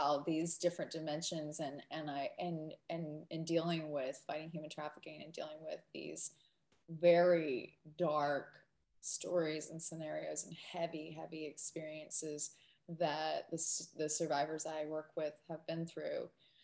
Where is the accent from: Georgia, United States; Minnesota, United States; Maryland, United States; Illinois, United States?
Georgia, United States; I'm from America first and foremost, so there's that. I'm also from Georgia, so that's the South.